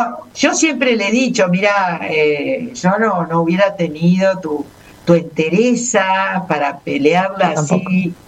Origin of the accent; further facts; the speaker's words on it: Argentina; Y a mí me enorgullecía como argentina